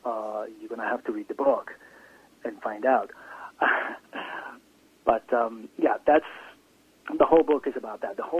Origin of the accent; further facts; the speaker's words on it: Sicily, Italy; growing up in Sicily, you know, especially in the 80s and 90s, you know, during the mafia wars and so forth